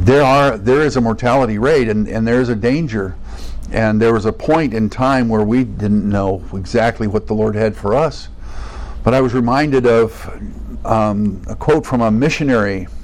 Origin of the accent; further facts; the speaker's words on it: California, United States; sorry, I'm from California.